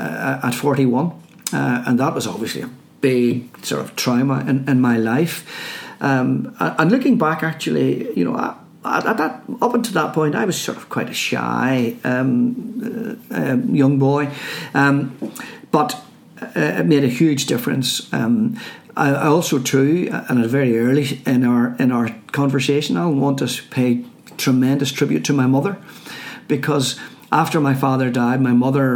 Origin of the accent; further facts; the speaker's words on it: Belfast, Northern Ireland, United Kingdom; Yeah, I come from a family, a mum and dad and one sister, and we grew up in the Old Park area of Belfast.